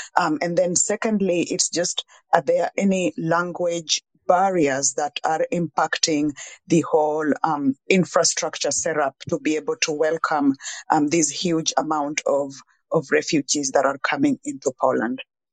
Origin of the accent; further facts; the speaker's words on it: Kenya; I come from the background where I grew up in Kenya